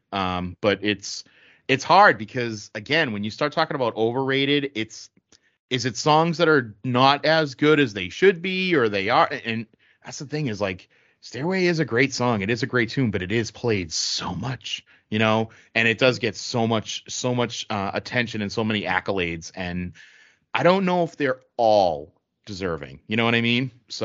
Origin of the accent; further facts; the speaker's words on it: Boston, Massachusetts, United States; Let me just tell you, being a person from the Boston area, but not an Irish Catholic growing up in Southie